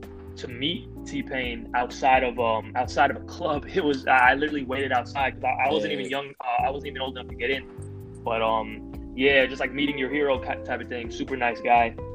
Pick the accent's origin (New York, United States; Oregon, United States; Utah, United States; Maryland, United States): New York, United States; you know, we're originally from New York.